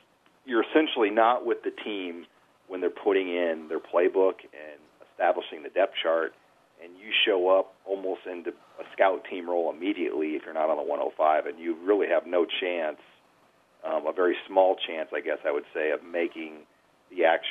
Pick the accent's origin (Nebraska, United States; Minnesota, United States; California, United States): Nebraska, United States; I'm a Rosenblatt guy. I grew up around Rosenblatt. I worked my first job at Rosenblatt